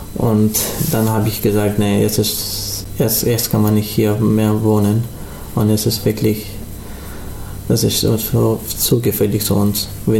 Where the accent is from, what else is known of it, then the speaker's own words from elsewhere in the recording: Afghanistan; German is a second language; now in Ulm, Germany; ich komme aus Afghanistan. Ich wohne jetzt endlich in Ulm, Hasslerstraße